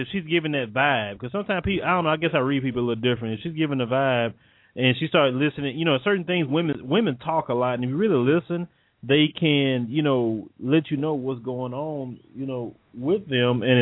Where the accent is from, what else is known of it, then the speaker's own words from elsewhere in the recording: Texas, United States; Look, I'm from Texas.